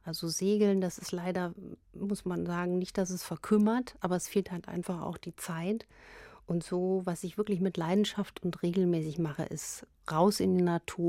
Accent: Saarland, Germany; vor allen Dingen im Norden, in meiner Heimat im Saarland

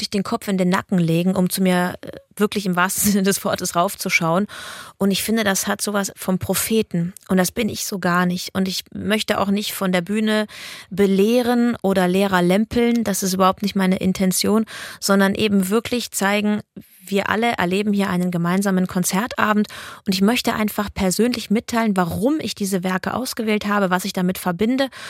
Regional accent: Aying, Bavaria, Germany; Ich bin ja in Aying auch groß geworden. Ich kenne gefühlt jeden Stein.

